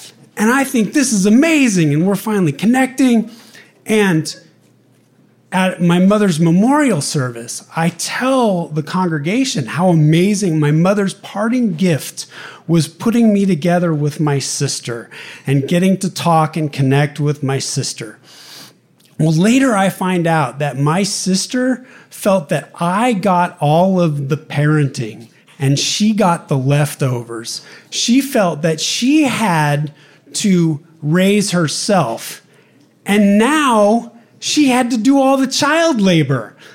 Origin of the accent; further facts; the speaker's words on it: Sacramento, California, United States; I'm from Sacramento. She stays in Sacramento. She builds her career in Sacramento. My mother calls me a butterfly. And I go all over the country.